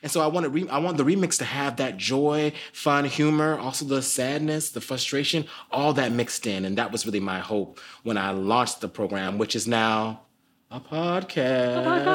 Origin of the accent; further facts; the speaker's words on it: Florida, United States; I grew up in South Florida, you know, in families and in communities that were struggling with a lot of different things.